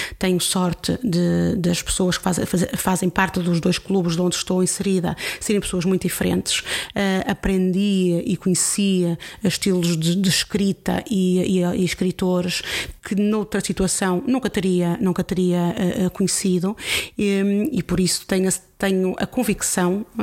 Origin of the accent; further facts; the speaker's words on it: São João da Madeira, Aveiro, Portugal; moved away as an adult; also born or lived in Braga; now in Lisbon, Portugal; Eu sou do distrito de Aveiro, mais propriamente São João da Madeira, a 30 km ao sul do Porto, para quem não conhece, mas só vivi em São João até terminar o liceu. Depois fiz todos os meus estudos académicos na Universidade de Braga